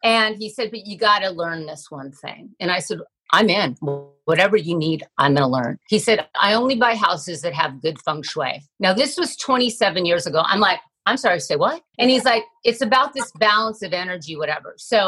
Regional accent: Manhattan Beach, California, United States; growing up in Manhattan Beach had this energy of being free and being by the water and this creative renaissance.

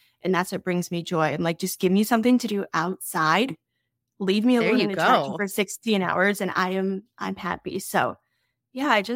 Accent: South Dakota, United States; Hey, I came from South Dakota. Not many people know that, but we're in Minnesota.

